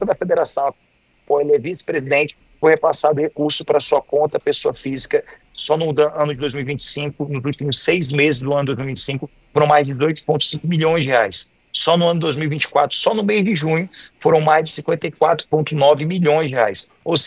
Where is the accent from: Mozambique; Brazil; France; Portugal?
Brazil; Maranhão; Só no estado do Maranhão, que é o estado de onde eu venho